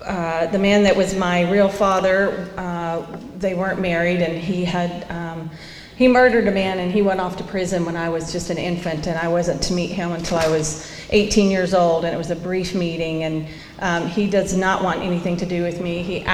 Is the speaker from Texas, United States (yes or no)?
yes; Lubbock, Texas, United States; now in Dallas, United States; I just moved back to Dallas. I'm from Texas. I'm from Lubbock, Texas, and I have been away for 23 years, and I just moved home 4 weeks ago